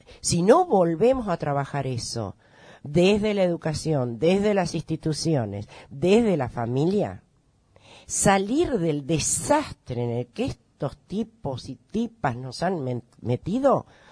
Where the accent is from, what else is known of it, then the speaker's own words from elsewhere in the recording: Argentina; ¿Qué somos hoy los argentinos en esta patria nuestra?